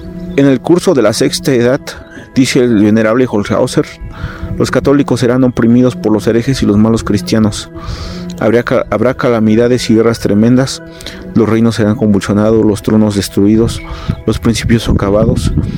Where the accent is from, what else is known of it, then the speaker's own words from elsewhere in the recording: Tlalpan, Mexico City, Mexico; Soy de aquí de Tlalpan, en Colonia Hidalgo.